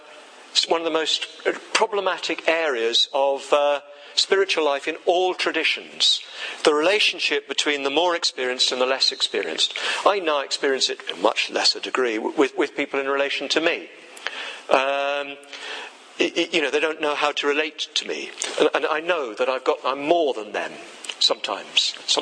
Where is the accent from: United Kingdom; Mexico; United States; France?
United Kingdom; England; I'm English, even though my mother's a New Zealander and my father's a Scot. And I thought I was Scottish when I was brought up until I met working class Glaswegians